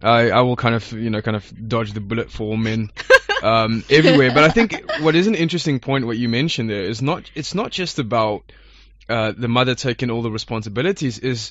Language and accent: English; South Africa; where I'm from South Africa, and I drilled down a little bit deeper into this, and it turns out in South Africa it's relatively high